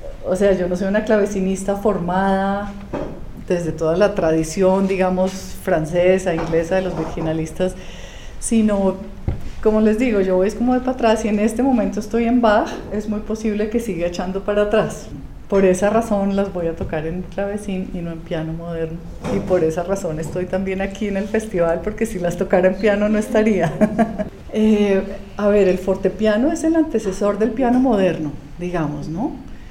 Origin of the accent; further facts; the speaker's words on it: Bogotá, Colombia; moved away as an adult; Yo soy bogotana, estudié aquí en el Conservatorio de la Universidad Nacional hasta el año 1980.